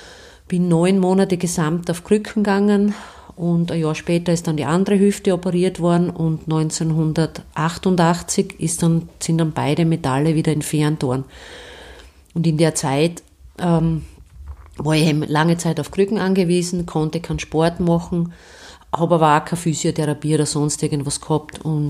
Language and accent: German; Stallhof, Styria, Austria; Ich bin in Stallhof bei Steins aufgewachsen